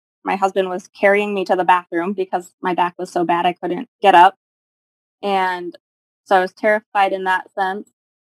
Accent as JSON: {"language": "English", "country": "Canada", "moved": "as an adult", "said": "I was young and I was in a different country because I came from Canada. All my family's in Canada."}